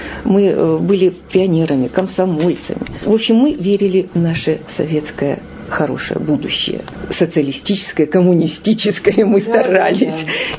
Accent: Donetsk, Donetsk Oblast, Ukraine; moved away as an adult; now in Irkutsk, Russia; Я родилась в Донецке. Это замечательный город. И родилась я в советском счастливом Донецке, потому что мы все росли, жили и радовались тому, что нас ждет прекрасное будущее.

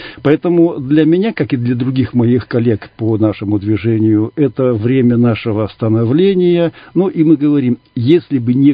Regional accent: Far East, Russia; Я с комсомолом с самого детства связан, секретарь комитета комсомола школы, это было на Дальнем Востоке, я не иркутянин, приехал сюда учиться.

